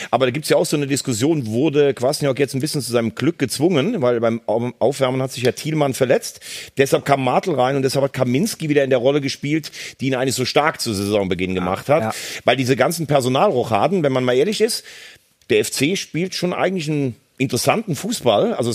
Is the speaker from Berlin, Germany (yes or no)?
no; Rhineland-Palatinate, Germany; ich bin ja Rheinland-Pfälzer, deshalb mag ich ja Mainz, also gebürtige Rheinland-Pfälzer